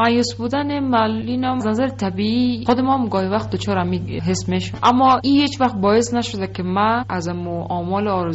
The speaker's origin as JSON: {"language": "Persian", "country": "Afghanistan", "said": "من گفتم من افغانستانم."}